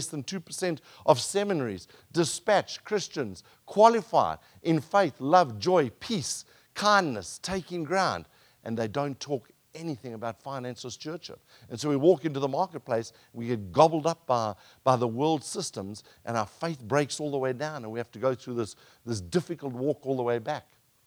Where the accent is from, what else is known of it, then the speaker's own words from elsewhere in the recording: South Africa; I'm from South Africa, I'm 53